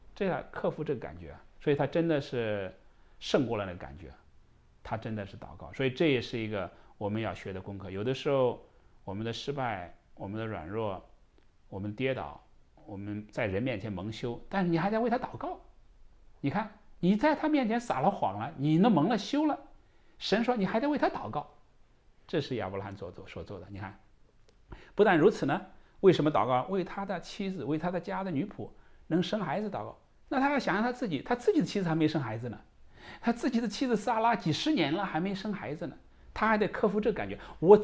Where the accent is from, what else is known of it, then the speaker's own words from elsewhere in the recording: China; 就像我们中国人写这个先祖的历史，都是写光辉的一面的、荣耀的一面呢